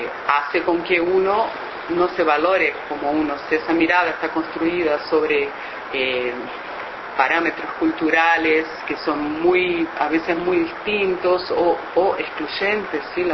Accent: Brazil; now in Uruguay; Yo soy brasileña, en Brasil también, y acá en Uruguay.

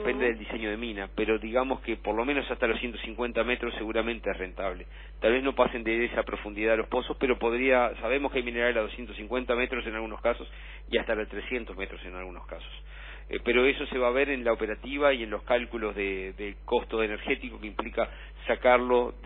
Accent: Uruguay; como uruguayos todos vamos a estar contentos de que parte de este hierro se destine a la producción local

